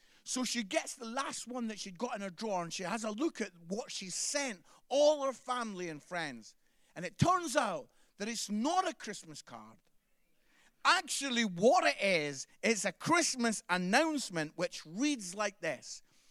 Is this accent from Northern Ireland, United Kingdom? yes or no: no; Edinburgh, Scotland, United Kingdom; So we're Aberdeen, I'm from Edinburgh, we're from like the lovely parts of Scotland, yeah?